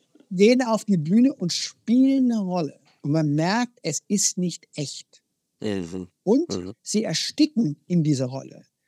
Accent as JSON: {"language": "German", "town": "Konstanz", "region": "Baden-Württemberg", "country": "Germany", "said": "Also ich komme ja aus Konstanz"}